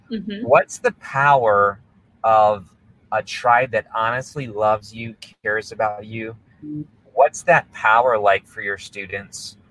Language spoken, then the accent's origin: English; Milwaukee, Wisconsin, United States; which I grew up in Milwaukee